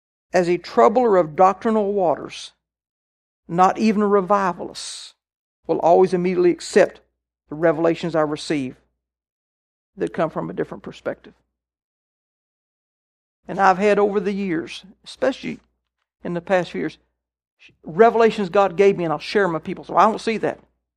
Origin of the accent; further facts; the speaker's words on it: Kansas, United States; all my life, I grew up in Kansas. You know, when I was young, it was all about the pioneers settling Kansas.